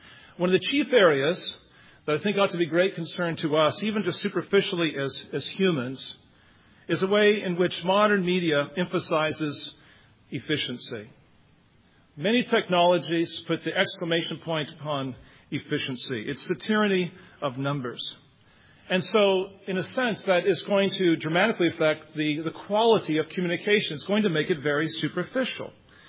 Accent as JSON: {"language": "English", "region": "Nebraska", "country": "United States", "tie": "born or raised there", "said": "Where I was raised in Nebraska, it's this many miles."}